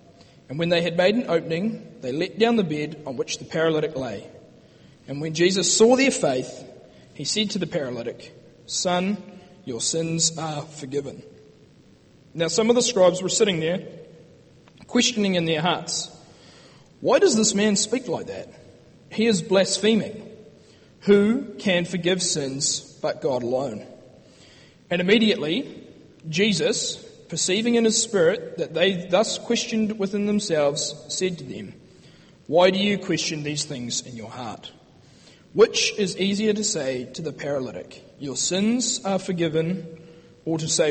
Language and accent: English; New Zealand; I'm not too sure, but as Kiwis, we get a deep sense of conviction, and our pride instantly goes on the line when our boys in black run out to play that game of footy.